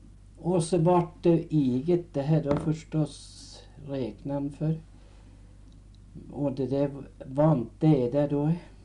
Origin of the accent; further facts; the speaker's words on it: Moviken, Gävleborg County, Sweden; born there; jag är ju född i Moviken, ja. 6 mars år 1900.